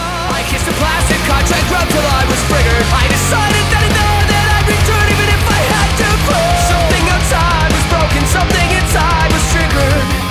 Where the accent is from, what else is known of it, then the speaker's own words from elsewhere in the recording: Canada; as a Canadian